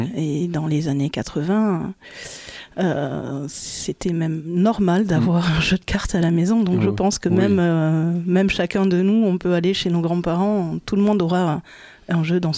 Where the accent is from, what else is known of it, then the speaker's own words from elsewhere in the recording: Dax, Nouvelle-Aquitaine, France; Moi, je suis née dans les Landes, je suis née dans la commune de Dax, donc j'ai grandi ici